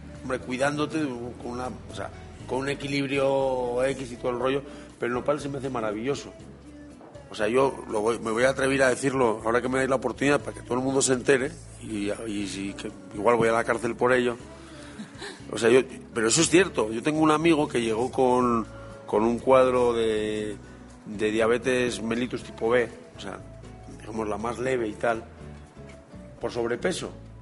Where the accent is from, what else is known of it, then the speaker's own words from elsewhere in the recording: Basque Country, Spain; accent: Basque; now in Mexico; mi acento en 18 años no ha cambiado gran cosa. Yo siempre suelo decir, es que cómo voy a vender cocochas hablando en mexicano, ¿no? Yo tengo que vender cocochas hablando en vasco